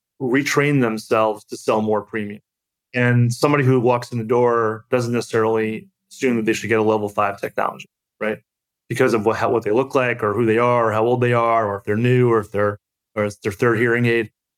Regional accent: Long Island, New York, United States; And I'm from Long Island, New York. So there weren't a lot of pig shows where I grew up.

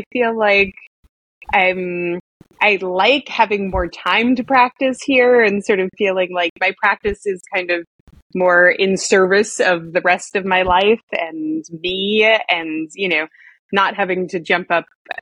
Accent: New York, United States; Although I will say, I'm being from New York, I find in a place like New York, people, I think London too, people love Ashtanga in particular.

